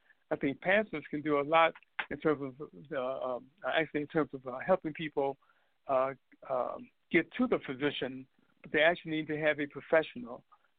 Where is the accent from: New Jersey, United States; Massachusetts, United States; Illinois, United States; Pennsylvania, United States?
Illinois, United States; Chicago; I grew up in Chicago on the South Side, and no one in my neighborhood, and it was a very large neighborhood, ever had a psychotic break.